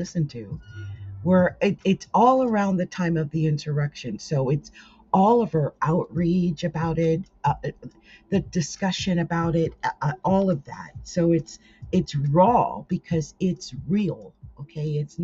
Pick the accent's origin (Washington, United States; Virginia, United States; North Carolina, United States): Washington, United States; Seattle; I mean, I am... not conservative, okay? I'm from Seattle. That should be everything you need to know. I mean, I've lived here for 13 years.